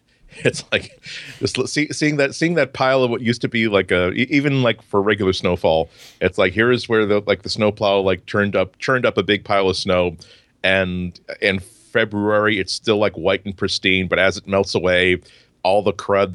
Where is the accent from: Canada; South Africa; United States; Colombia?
United States; Boston, Massachusetts; So, because I grew up in Boston, he grew up in Western Pennsylvania.